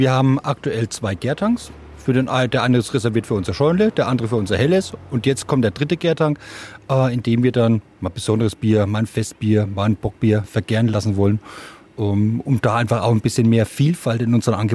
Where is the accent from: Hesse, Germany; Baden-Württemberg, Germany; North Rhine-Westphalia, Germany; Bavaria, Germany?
Bavaria, Germany; Untersiemau; Ich stamme hier aus Untersimau. Mein Kindheitstraum war, ich möchte hier in der Nähe vom Teich wohnen.